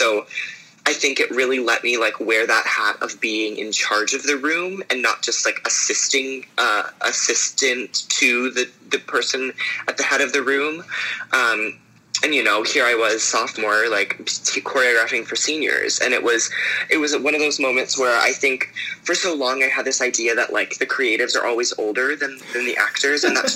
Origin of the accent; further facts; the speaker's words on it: Pittsburgh, Pennsylvania, United States; So I did a production of Newsies at Pittsburgh CLO, which is in my hometown.